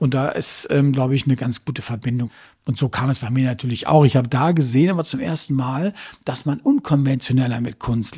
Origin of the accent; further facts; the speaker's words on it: Münster, North Rhine-Westphalia, Germany; ich komme ja aus Münster